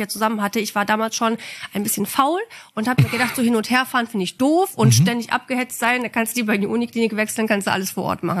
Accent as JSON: {"language": "German", "country": "Poland", "said": "Ich bin ein richtiger Ausländer. Ich komme aus Polen."}